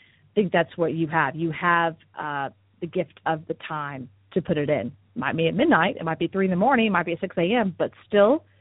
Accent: United States; I believe that. I'm American, I guess.

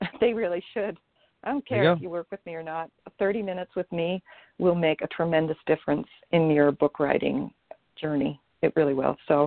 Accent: Jackson Hole, Wyoming, United States; because I grew up in Jackson Hole, Wyoming, and my first writing retreat happened in Jackson Hole in my great-grandfather's barn

